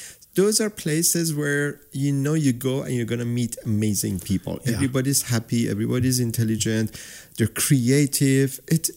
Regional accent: Iran; moved away; where are you from? And I go, I'm from Iran.

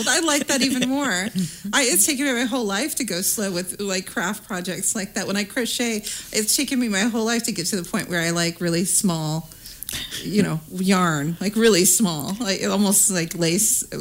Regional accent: California, United States; I grew up in California. I think I saw snow the first time when I was 11.

